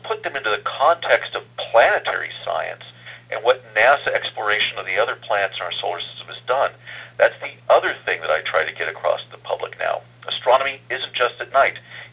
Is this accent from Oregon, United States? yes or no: yes; Oregon, United States; also born or lived in Alaska; Well, I grew up in Oregon and Alaska as a child, so I saw Mount St. Helens erupt.